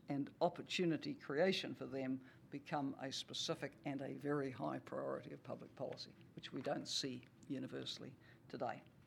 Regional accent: New Zealand; And speaking as a New Zealander, I can see the opportunities for the world's farmers and food processors.

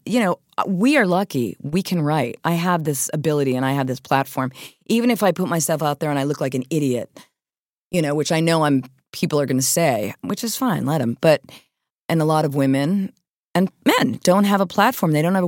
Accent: New York, United States; I came back to New York because this is my people. This is where this is my New York. I'm a New Yorker. I get New York.

